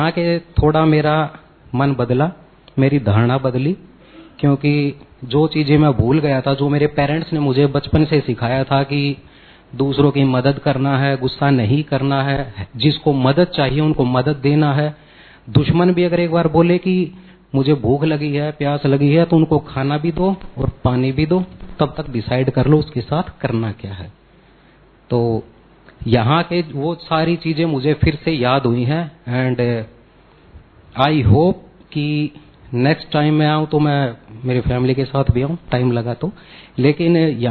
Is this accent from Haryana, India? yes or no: yes; Haryana, India; mount Abu तो मेरे नजदीक है, मैं हरियाणा से हूँ तो मैं छुट्टी पे हूँ